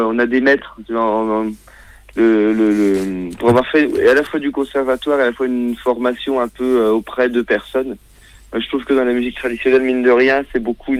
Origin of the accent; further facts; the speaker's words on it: Saint-Nazaire, Pays de la Loire, France; Nous, on a grandi à Saint-Nazaire en Loire-Atlantique, là à côté de Nantes